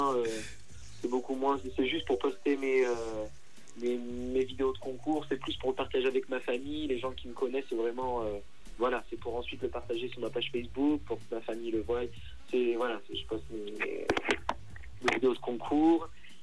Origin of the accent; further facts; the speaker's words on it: Bordeaux, Nouvelle-Aquitaine, France; J'ai 18 ans et je viens de Bordeaux.